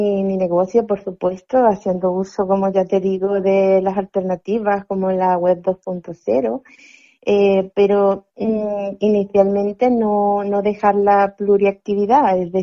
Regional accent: El Salvador; moved away as an adult; now in Spain; tengo 36 años de edad, sí, yo soy originaria de El Salvador. Uh-huh. Estoy en España desde finales del 2018, vivo con mi hijo

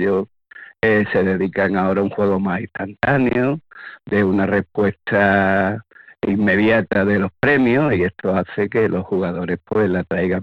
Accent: Málaga, Andalusia, Spain; yo soy de Málaga y en Málaga, en el sector de carretera de Cádiz, tenemos 27 casas de apuestas

